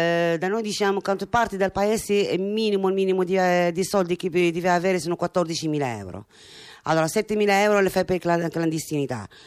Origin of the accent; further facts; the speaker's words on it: Morocco; Italian is a second language; now in Italy; Io sono del Marocco.